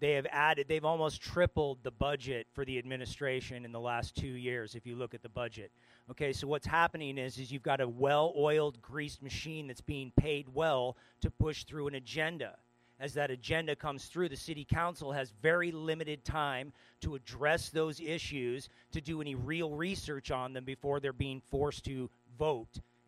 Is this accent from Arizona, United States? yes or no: yes; Phoenix, Arizona, United States; now in Seattle, United States; I was born and raised in Arizona, Phoenix to be specific, 25 years.